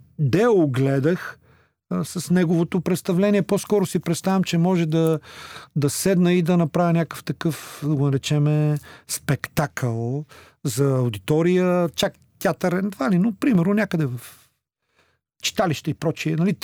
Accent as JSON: {"language": "Bulgarian", "town": "Cherven Bryag", "region": "Pleven Province", "country": "Bulgaria", "said": "Аз съм от Червен бряг, в Плевен."}